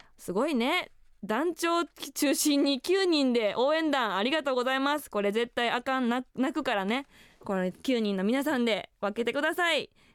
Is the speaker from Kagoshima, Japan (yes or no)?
no; Osaka, Japan; now in Sendai, Japan; 私が大阪府出身、仙台在住のシンガーソングライター、